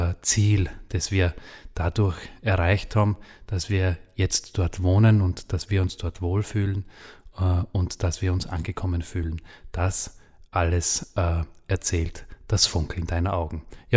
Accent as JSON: {"language": "German", "country": "Austria", "said": "bei uns zu Hause in Österreich, bei uns in unserem Garten"}